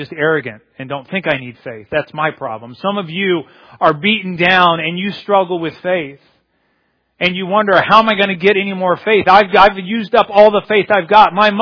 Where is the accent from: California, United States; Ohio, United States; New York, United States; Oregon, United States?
Ohio, United States; I'm from Ohio. That's like western PA.